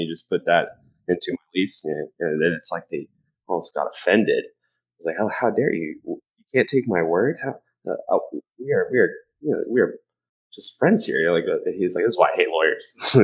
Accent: Texas, United States; Very humid, which as a Texan, that hurts a lot.

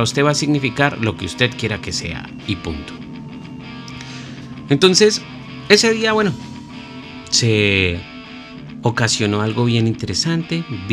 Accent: Bogotá, Colombia; yo crecí en Bosa, Brasil. Un sector duro, un sector difícil, un sector complicado para la movilidad, complicado para la convivencia, complicado para las relaciones personales, complicado para todo.

